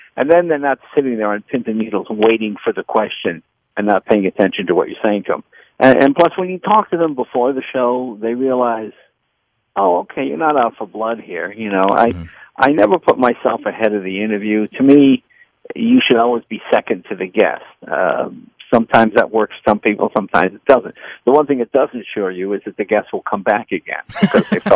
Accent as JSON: {"language": "English", "town": "Boston", "region": "Massachusetts", "country": "United States", "said": "and I'm from Boston"}